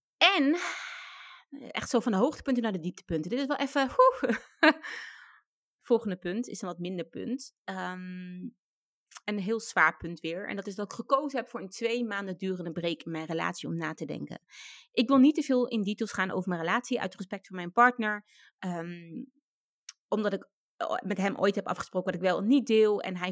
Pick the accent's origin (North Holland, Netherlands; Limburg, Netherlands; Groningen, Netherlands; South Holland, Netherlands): South Holland, Netherlands; Ik kom uit het Westland.